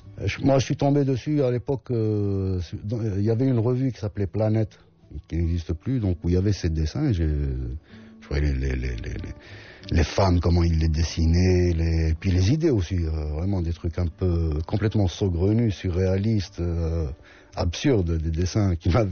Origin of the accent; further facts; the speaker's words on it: Algiers, Algiers Province, Algeria; first language Arabic; French is a second language; Moi, j'ai grandi, je suis né, j'ai grandi à Alger. Mmh. Et bon, donc j'ai vécu. La première langue que j'ai parlé dans la rue, c'était plus. Beaucoup plus l'arabe, quoi.